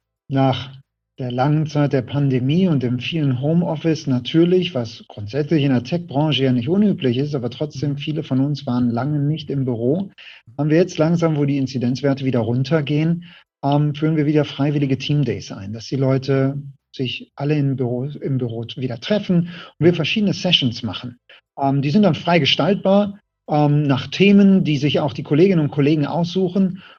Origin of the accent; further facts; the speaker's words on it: Duisburg, North Rhine-Westphalia, Germany; also born or lived in Essen; now in Düsseldorf, Germany; Ich bin in Essen geboren, Ruhrpottkind, Duisburg aufgewachsen.